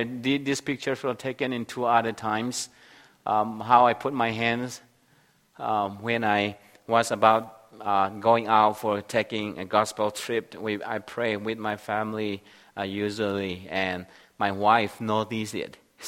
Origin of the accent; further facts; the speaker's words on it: Myanmar; English is a second language; I come from Myanmar